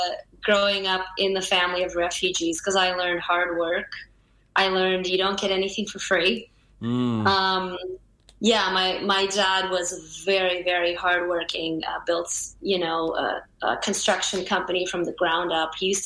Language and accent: English; Chicago, Illinois, United States; first language Russian; English is a second language; now in Saint Lucia; So I don't get to speak much Russian in St. Lucia, but Russian is my first language. So I grew up in Chicago, though, so most people won't know it.